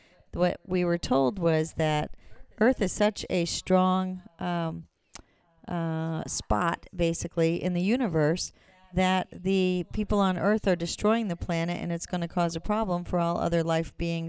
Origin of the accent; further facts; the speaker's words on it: New Hampshire, United States; I was raised in New England. When I was young, I lived in New Hampshire